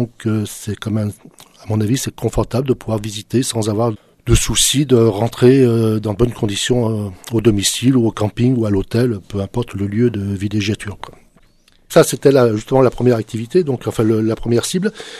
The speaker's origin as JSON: {"language": "French", "town": "Lyon", "region": "Auvergne-Rhône-Alpes", "country": "France", "said": "je suis originaire de Lyon, donc enfant déjà, mais avec mes parents, je suis venu dans le Diois."}